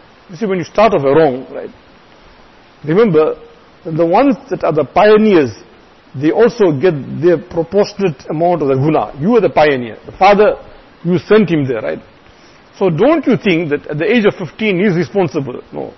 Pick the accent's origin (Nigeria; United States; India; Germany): India; moved away; I remember, you know, when I came from India, the Bakrid style was different.